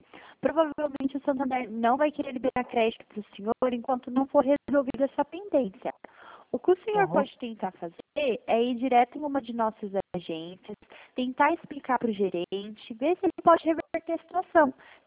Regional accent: Minas Gerais, Brazil; now in São Paulo, Brazil; Eu sou mineira, na verdade, mas eu moro aqui no estado de São Paulo agora.

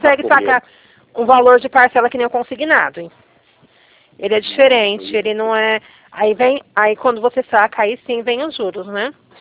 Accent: São Paulo, Brazil; bem aqui no centro de Barueri. Aqui é muito frio. Eu sou paulista, mas não me acostumo.

